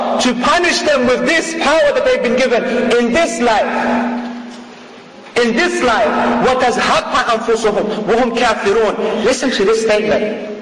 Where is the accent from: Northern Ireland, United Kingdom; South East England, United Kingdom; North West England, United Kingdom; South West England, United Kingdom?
North West England, United Kingdom; Manchester; I come from Manchester, I'm in Manchester now.